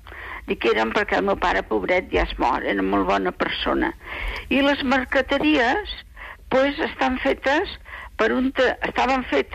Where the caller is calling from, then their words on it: Barcelona, Catalonia, Spain; de Sants.